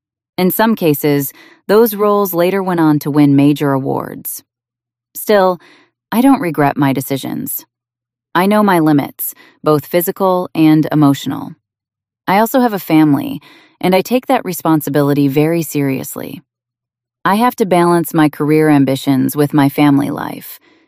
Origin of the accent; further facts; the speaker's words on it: Australia; As you know, I'm from Australia. Back home, film directors often wrote scripts specifically for me.